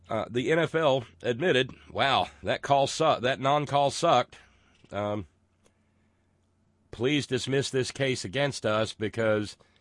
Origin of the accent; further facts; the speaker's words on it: the South, United States; As a kid growing up in the South, I had two teams to root for. They were equally awful, the Falcons and the Saints.